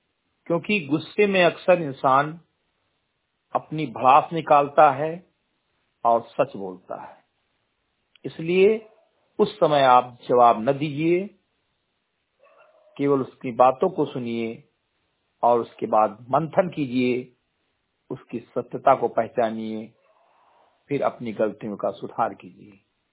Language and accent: Hindi; Uttar Pradesh, India; ग्राम सभा केंद्रीय गटई विकासखंड मेनपुरवा, जनपद बहराइच का मूल निवासी हूं